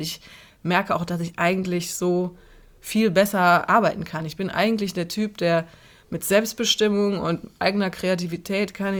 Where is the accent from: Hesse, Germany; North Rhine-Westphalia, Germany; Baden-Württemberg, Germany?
North Rhine-Westphalia, Germany; Cologne; Und Köln ist meine Heimatstadt, ich werde sie immer lieben.